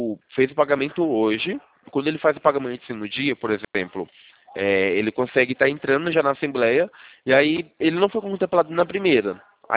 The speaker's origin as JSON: {"language": "Portuguese", "town": "Sumaré", "region": "São Paulo", "country": "Brazil", "said": "Eu sou daqui de Sumaré, interior de São Paulo."}